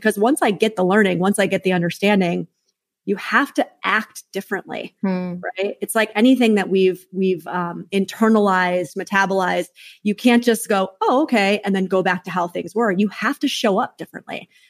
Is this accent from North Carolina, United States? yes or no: no; New York, United States; because I'm a bit of a swearer, I'm a New Yorker